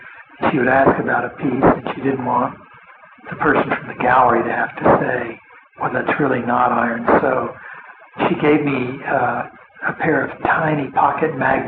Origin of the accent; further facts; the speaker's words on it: Houston, Texas, United States; I grew up in Houston. I wasn't born here, but we moved here when I was two or three.